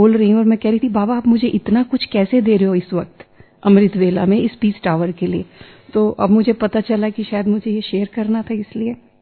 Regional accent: Canada; मैं कनाडा से आई हूं

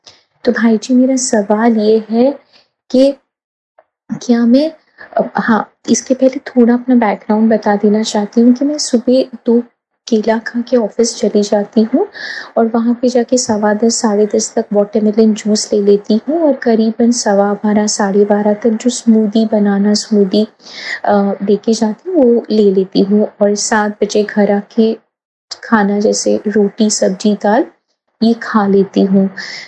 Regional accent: Mumbai, Maharashtra, India; मैं मुंबई से हूँ। एज 40

